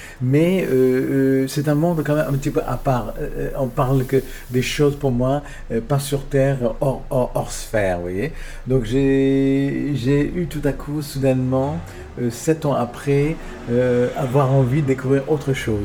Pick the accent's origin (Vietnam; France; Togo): Vietnam; moved away as an adult; En fait, j'ai grandi au Vietnam, de l'âge de 4 ans jusqu'à l'âge de 19 ans.